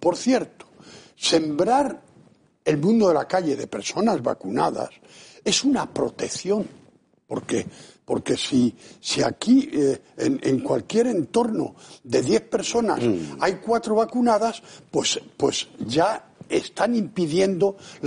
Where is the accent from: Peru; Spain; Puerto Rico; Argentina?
Spain; Castilla-La Mancha; Yo que soy de La Mancha, no sabía lo que eran las olas, más que por un juego que llegaba en la feria a mi pueblo